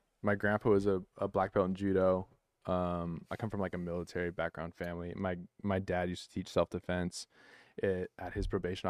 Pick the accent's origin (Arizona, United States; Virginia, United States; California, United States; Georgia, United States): California, United States; Modesto; No, I'm from Modesto, which is like landlocked. the water is so far away.